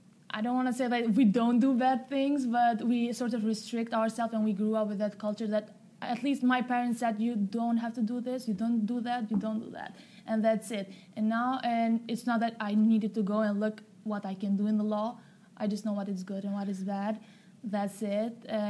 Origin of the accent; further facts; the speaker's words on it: Kosovo; I'm from Kosovo and I'm 18 years old.